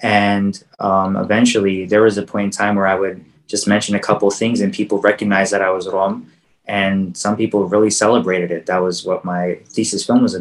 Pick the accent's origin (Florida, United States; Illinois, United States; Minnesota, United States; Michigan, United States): Michigan, United States; Dearborn; born there; So we're both born in Dearborn, Michigan, just basically on the cusp of Detroit, essentially. And our parents and our grandparents all grew up in the area.